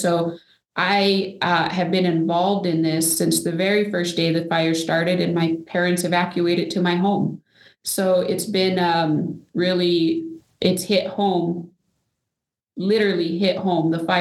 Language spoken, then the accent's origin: English; Mora, New Mexico, United States; I was born and raised in Mora, New Mexico. My family ranch is in Chacon.